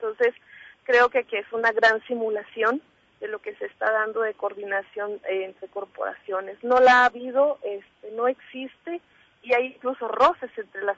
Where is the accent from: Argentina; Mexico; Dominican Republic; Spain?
Mexico; Ciudad Juárez, Chihuahua; also born or lived in Veracruz; No, yo soy hija de migrantes. Nosotros venimos de Veracruz hacia Ciudad Juárez cuando yo tenía meses de nacida. Toda mi vida la he vivido aquí. Pero soy nacida en Veracruz.